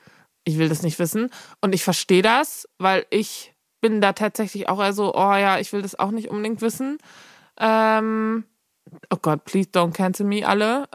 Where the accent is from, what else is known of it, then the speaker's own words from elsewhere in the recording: Elmshorn, Schleswig-Holstein, Germany; born there; So, pass mal auf, ich bin in Elmshorn geboren, Richtung Kiel mäßig.